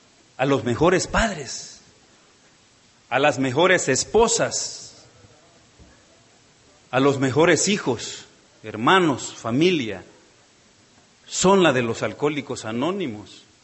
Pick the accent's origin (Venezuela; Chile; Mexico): Mexico; Tabasco; mis queridos hermanos mexicanos, yo vengo de Tabasco.